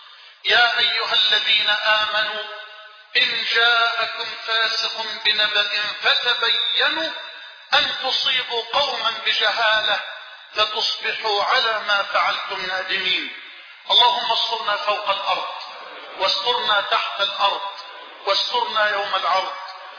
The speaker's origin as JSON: {"language": "Arabic", "country": "Egypt", "said": "بلدنا مصر"}